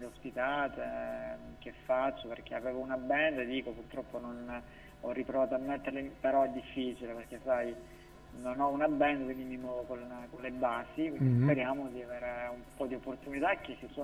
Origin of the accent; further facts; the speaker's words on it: Calabria, Italy; Sono calabrese, quindi in Calabria un cantastore molto importante.